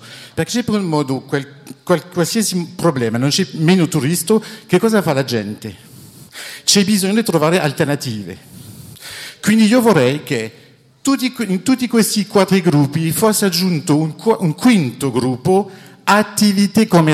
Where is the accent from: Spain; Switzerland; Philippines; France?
France; Italian is a second language; moved away as an adult; now in Rome, Italy; sono francese, ho comprato un appartamento a Roma 5 anni fa e pago le mie tasse a Roma.